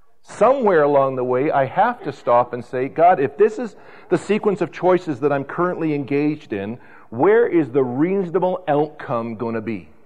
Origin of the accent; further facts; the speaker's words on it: Vancouver, British Columbia, Canada; You know, I was raised on the West Coast. In Vancouver, the tide goes way out on some of these mud/sand beaches